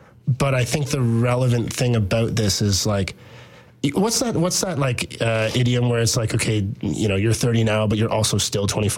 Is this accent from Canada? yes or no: yes; Guelph, Ontario, Canada; despite the fact that I grew up in Guelph, hilarious, I was like 25 or 26.